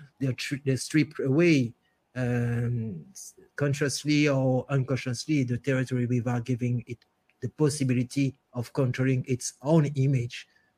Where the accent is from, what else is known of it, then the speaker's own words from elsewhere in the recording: Guadeloupe, France; because I'm French, I'm from Guadeloupe, you know, and Guadeloupe is this archipelago. With this coral part and this volcanic part, it's a butterfly shape.